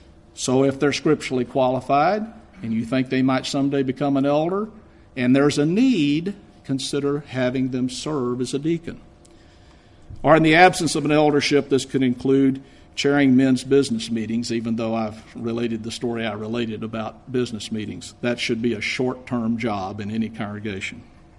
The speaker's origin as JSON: {"language": "English", "town": "Austin", "region": "Texas", "country": "United States", "tie": "born or raised there", "lives_now": "Chicago, United States", "said": "And if you didn't know by my accent, I'm not from Chicago. I've lived there for 10 or 11 years now. And my wife's a native Houstonian, and I'm a native of Austin."}